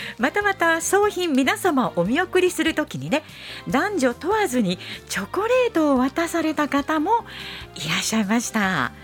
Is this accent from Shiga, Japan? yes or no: yes; Shiga, Japan; 実家の、滋賀でも北の方でしたから雪が気になるなと思って実家を訪れてみましたらね